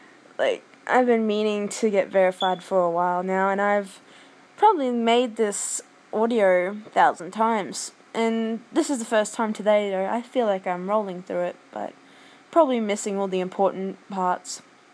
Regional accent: Australia; And, yeah, I'm just the dorky, stumbling and fumbling Australian. I don't know if that's obvious in my accent.

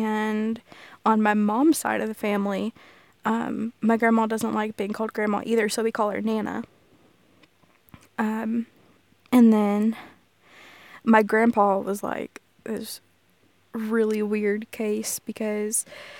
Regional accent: the South, United States; accent: southern; my southern accent is probably going to kick in full force if something comes up that makes my southern accent come out.

